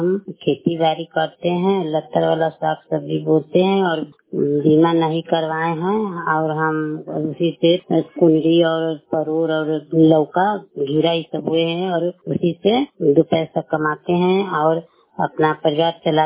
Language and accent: Hindi; Manpur, Bihar, India; हम मैं जयपुर प्रखंड मानपुर के रहने वाली हूँ।